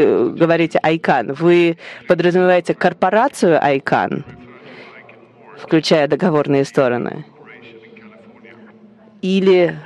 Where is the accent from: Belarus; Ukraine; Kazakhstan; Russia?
Kazakhstan; я из Казахстана, я работаю в юридическом центре